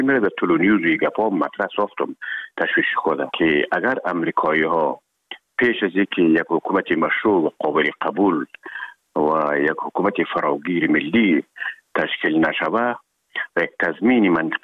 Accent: Herat, Afghanistan

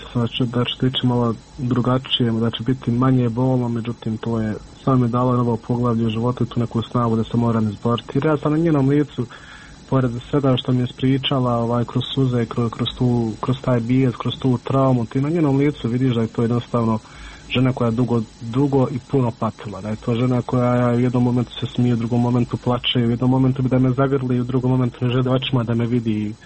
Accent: Miljevina, Republika Srpska, Bosnia & Herzegovina; mi smo svi gore iz Miljevine.

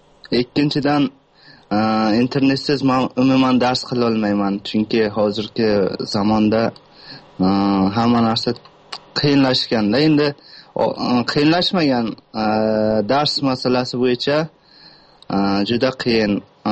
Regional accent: Tajikistan; now in Russia; Men asli Tojikistondanman.

